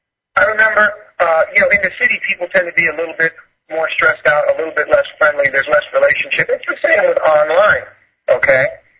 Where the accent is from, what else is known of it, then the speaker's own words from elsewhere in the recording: United States; now in China; I'm in China. I'm an American. You're in America. I've been overseas, etc.